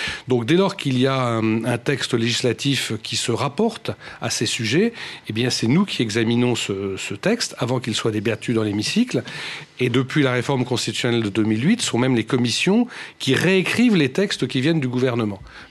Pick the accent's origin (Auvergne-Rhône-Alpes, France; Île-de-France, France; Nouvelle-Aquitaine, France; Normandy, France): Normandy, France; c'est évidemment pas en tant que Normand que j'ai organisé cette table ronde